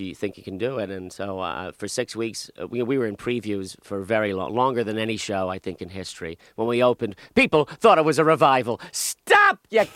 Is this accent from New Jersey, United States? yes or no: yes; Bayonne, New Jersey, United States; Yeah, I'm from Bayonne.